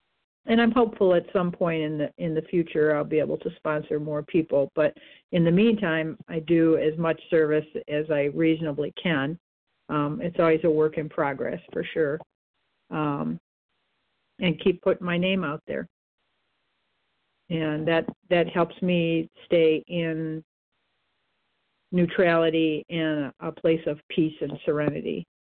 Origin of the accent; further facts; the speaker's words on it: Michigan, United States; I'm from Michigan.